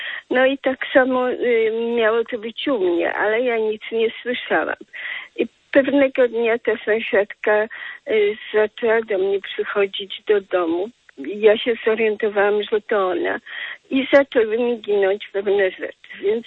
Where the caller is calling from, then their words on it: Warsaw, Masovian Voivodeship, Poland; Jestem z Warszawy. Ja nie byłam 35 lat w Polsce. Wróciłam do swojego dawnego mieszkania.